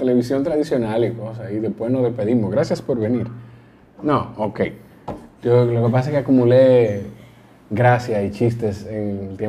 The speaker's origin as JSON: {"language": "Spanish", "region": "Lima", "country": "Peru", "said": "Eso fue en Lima, estuvieron en mi tierra."}